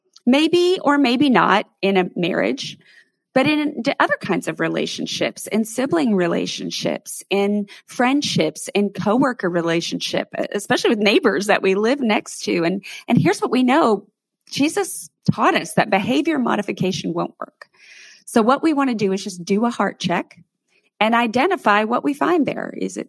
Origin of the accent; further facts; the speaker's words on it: United States; also born or lived in Canada; because I am an American, I had to wait on immigration paperwork